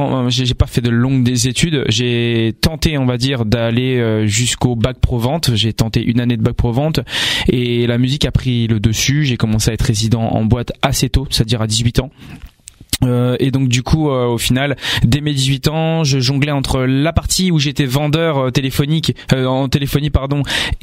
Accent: Montceau-les-Mines, Bourgogne-Franche-Comté, France; dans ma ville natale, qui est donc Mont-Soleil-Mines dans le 71 en Bourgogne.

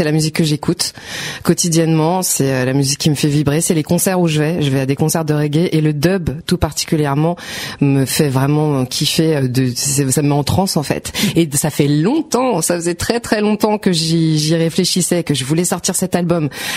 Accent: Île-de-France, France; À la base, je suis plutôt du 78.

